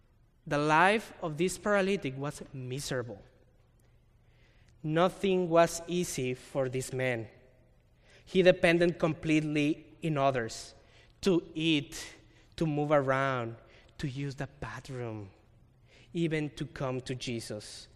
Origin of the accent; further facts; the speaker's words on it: Mexico; now in Redmond, United States; I grew up in Mexico, so I live in downtown Redmond